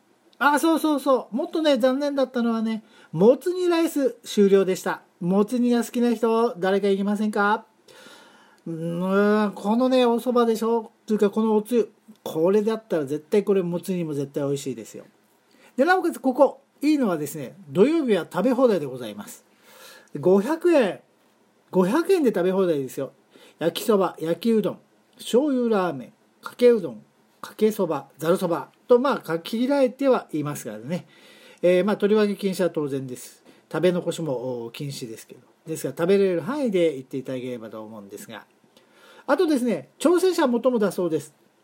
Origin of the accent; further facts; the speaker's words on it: Tokyo, Japan; 埼玉生まれの母親を持つ東京育ちの私にとっては